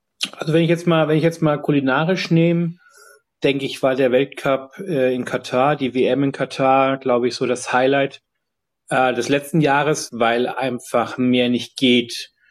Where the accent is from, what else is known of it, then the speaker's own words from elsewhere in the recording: Munich, Bavaria, Germany; now in London, United Kingdom; München ist eine schöne Stadt, ist meine Heimatstadt, fühle ich mich sehr wohl zu Hause.